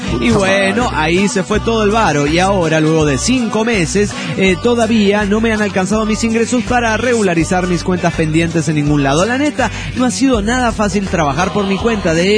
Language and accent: Spanish; San Antonio, Texas, United States